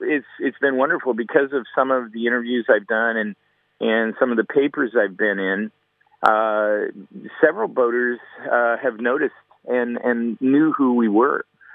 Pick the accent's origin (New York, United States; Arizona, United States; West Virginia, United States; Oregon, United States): Oregon, United States; And so it's much, much warmer than the swim I did in my home state of Oregon, the Willamette.